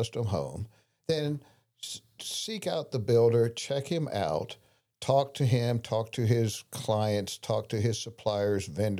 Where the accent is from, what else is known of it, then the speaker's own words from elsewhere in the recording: Brownsville, Texas, United States; now in Houston, United States; I grew up in Brownsville and went to Texas A&M University. After that, I worked a few jobs and ended up in Houston.